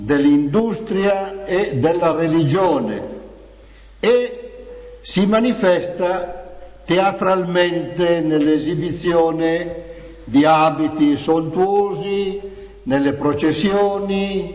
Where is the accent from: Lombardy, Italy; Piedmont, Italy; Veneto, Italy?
Lombardy, Italy; pur non essendo sardo di nascita, sono lombardo